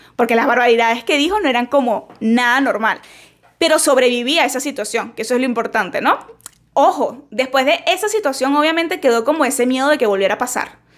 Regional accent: Venezuela; Saben que yo soy venezolana, vivo en Venezuela todavía.

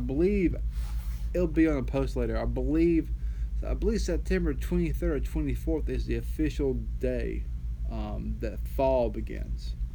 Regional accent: the South, United States; accent: Southern; as we say in Southern dialect, in my bourgeois accent, I ain't got any room.

